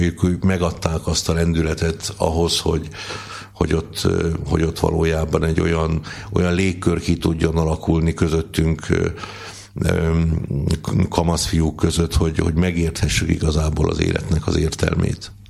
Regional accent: Somogyszentpál, Somogy, Hungary; én olyan közel voltam a szülőfalumhoz katona, hogyha fölmentem a 3 emeletes épület tetejére, és hazaláttam. Tehát, hogy ugye én Marcaliban voltam sorkatona, ami hát néhány kilométerre van Somogyszentpáltól.

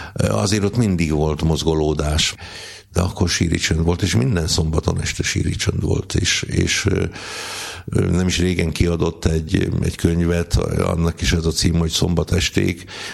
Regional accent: Somogyszentpál, Somogy, Hungary; én olyan közel voltam a szülőfalumhoz katona, hogyha fölmentem a 3 emeletes épület tetejére, és hazaláttam. Tehát, hogy ugye én Marcaliban voltam sorkatona, ami hát néhány kilométerre van Somogyszentpáltól.

